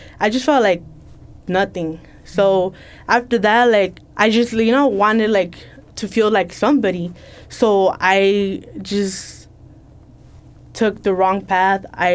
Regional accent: Mexico; now in United States; To begin with, I'm not born in the U.S. I came from Mexico. I came over here with my dad.

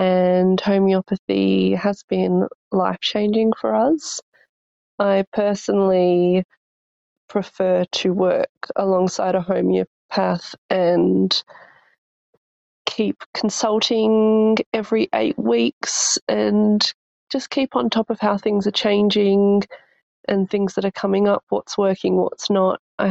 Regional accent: Denmark, Western Australia, Australia; I'm from Denmark in regional Western Australia.

